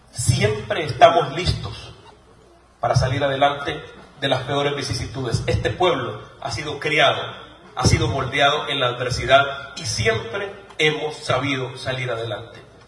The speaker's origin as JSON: {"language": "Spanish", "country": "El Salvador", "said": "Lo único que estas manos han hecho es trabajar durante 25 años en mi país. A mí nada me fue regalado. Al igual que ustedes, pasé las necesidades de cualquier salvadoreño."}